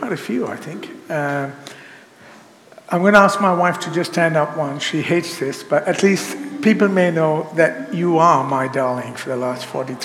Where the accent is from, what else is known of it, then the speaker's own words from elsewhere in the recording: England, United Kingdom; my family came from Sri Lanka. We grew up in England.